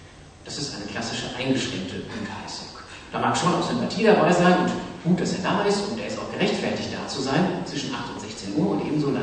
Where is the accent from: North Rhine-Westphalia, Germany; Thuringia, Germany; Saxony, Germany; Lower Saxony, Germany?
North Rhine-Westphalia, Germany; Münster; aus meiner Heimatstadt Münster, um nochmal die Liebe zu meiner Heimatstadt zu betonen